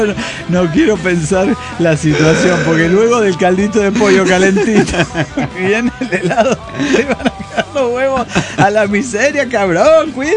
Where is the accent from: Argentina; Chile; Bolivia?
Bolivia; Cochabamba; de Cochabamba, Bolivia.